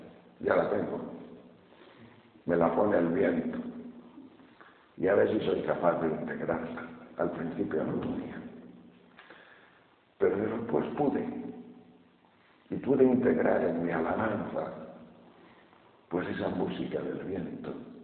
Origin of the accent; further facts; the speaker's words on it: León, Castile and León, Spain; Pero yo que soy de León, las montañas de León, tierra de pastores y transhumancia